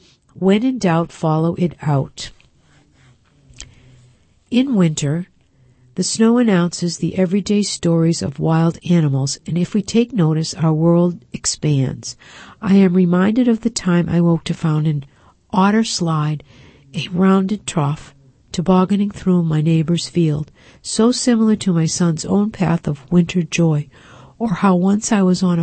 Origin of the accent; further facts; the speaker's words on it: Hancock, New Hampshire, United States; Along the cattail edge of Kempner Meadow in my hometown of Hancock, New Hampshire, I follow a straight line of tracks.